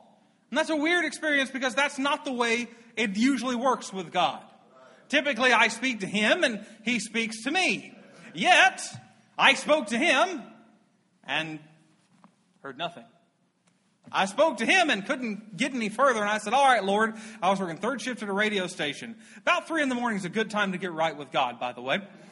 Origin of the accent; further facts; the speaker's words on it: Dacresville, South Carolina, United States; I am from Dacresville, South Carolina, which is a town small enough that they took our post office away.